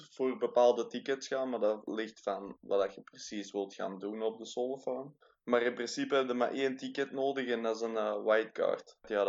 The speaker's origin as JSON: {"language": "Dutch", "country": "Belgium", "tie": "born or raised there", "lives_now": "Australia", "said": "Ik ben opgegroeid in België, maar mijn vader is Nederlands. Dus ik heb Nederlandse familie ook, maar ik ben opgegroeid in België. Dus ik reis onder mijn Nederlands paspoort, maar ik ben eigenlijk een Belg."}